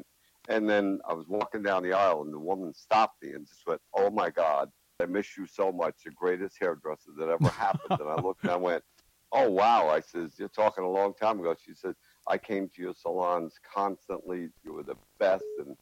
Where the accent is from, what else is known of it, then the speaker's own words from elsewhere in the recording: Troy, New York, United States; I'm born and raised in Troy, New York.